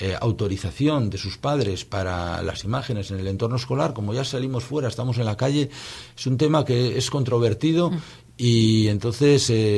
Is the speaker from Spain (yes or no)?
yes; Laredo, Cantabria, Spain; las personas que hacemos la organización de las actividades somos de Laredo, vivimos en Laredo, nos movemos en este entorno